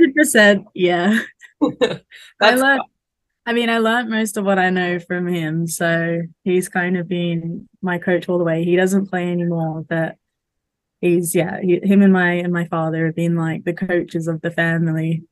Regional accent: Cairns, Queensland, Australia; Well, so I'm from Cairns. I grew up in Cairns.

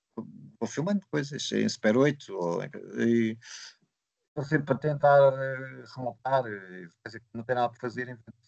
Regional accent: Lisbon, Portugal; eu sou de Lisboa, portanto, para mim é ótimo mostrar o filme em Lisboa.

